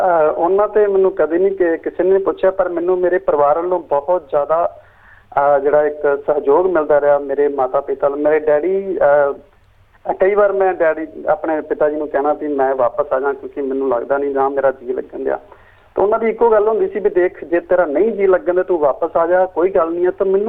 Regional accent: Amritsar, Punjab, India; moved away as an adult; now in Australia; ਮੈਂ ਅੰਮ੍ਰਿਤਸਰ ਤੋਂ ਬਿਲੋਂਗ ਕਰਦਾ

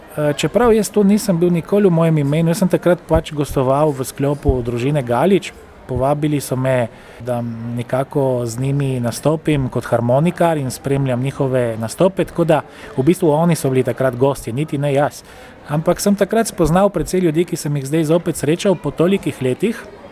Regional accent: Friuli-Venezia Giulia, Italy; sem zamejski Slovenec iz doline pri Trstu, imam to prednost, da recimo poznam tudi malce italijanske kulture in seveda jezik.

